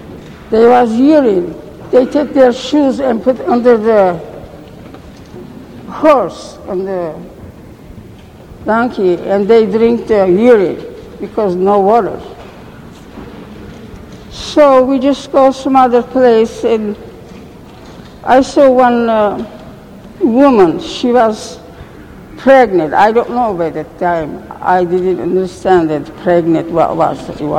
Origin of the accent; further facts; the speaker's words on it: Eskişehir, Turkey; English is a second language; moved away; I am from Eskişehir. I born there 1908. And I was a little girl.